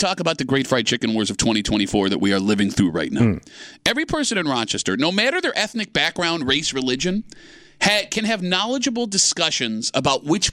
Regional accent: Ireland; And I'm Irish. We hate spicy stuff, right?

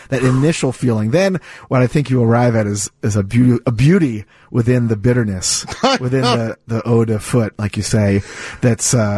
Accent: Washington, District of Columbia, United States; You know, growing up in Washington, D.C., they had no such thing as an Italian beef sandwich.

